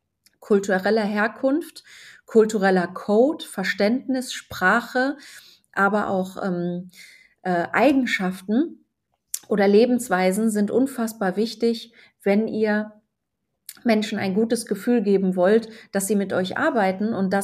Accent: Germany; also born or lived in Switzerland; das ging mir als Deutsche in der Schweiz, by the way, auch so

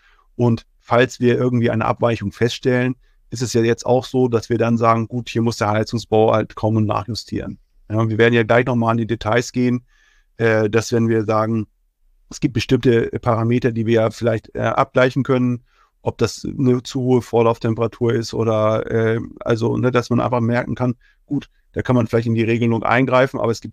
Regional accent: Lower Saxony, Germany; ich komme ja jetzt aus der Nähe von Lüneburg

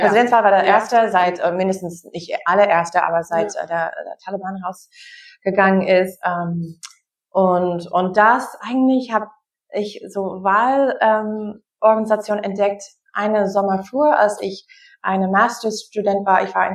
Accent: Wisconsin, United States; German is a second language; now in Germany; Also ich bin Amerikanerin, wie du gesagt hast. Ich bin in Wisconsin aufgewachsen, wie man gesehen hat, ein sehr wichtiger Swing State dieses Jahr.

